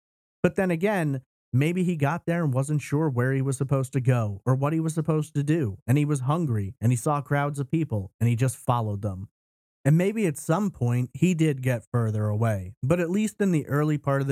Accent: New York, United States; I grew up in New York. I rode the Long Island Railroad more times than I can count.

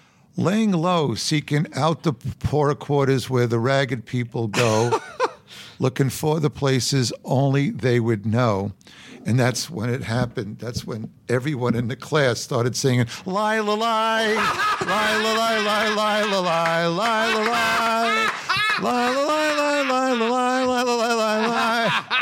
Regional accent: Brooklyn, New York, United States; born there; I was born in Brooklyn. My dad always had his place in Manhattan. The Yankees were in the Bronx.

